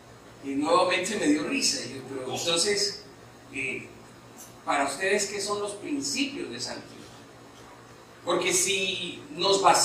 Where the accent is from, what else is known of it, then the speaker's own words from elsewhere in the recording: Colombia; now in El Salvador; nosotros somos colombianos y estamos en el país del Salvador.